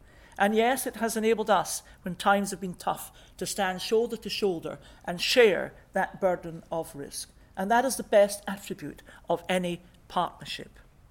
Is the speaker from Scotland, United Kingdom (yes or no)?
yes; Scotland, United Kingdom; I come from the west of Scotland. I grew up very near the Clyde. I used to watch regular naval manoeuvres on the Clyde. I live across the water on the other side of the Clyde from Fast Lane.